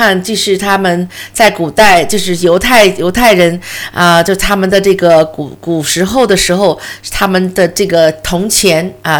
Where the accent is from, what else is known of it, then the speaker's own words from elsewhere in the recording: New Zealand; 所以我们新西兰人每次在他的出国，比如说比赛呀或什么